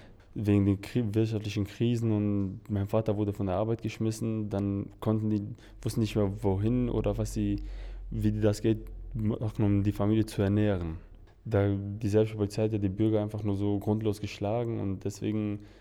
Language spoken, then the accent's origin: German; Germany; moved away; Ich bin ja quasi in Deutschland groß geworden, meine Kindheit habe ich dort verbracht.